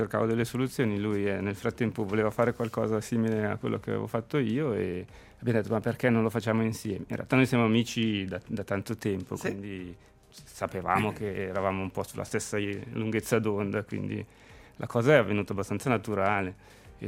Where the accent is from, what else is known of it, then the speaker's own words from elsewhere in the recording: Ticino, Switzerland; rientrando in Ticino, che nel mio paese